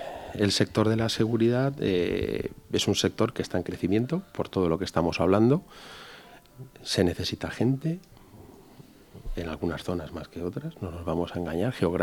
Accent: Barcelona, Catalonia, Spain; now in Valencia, Spain; porque yo nací y me crié en Barcelona.

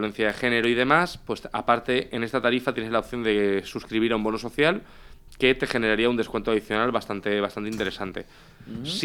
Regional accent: Spain; como somos españoles

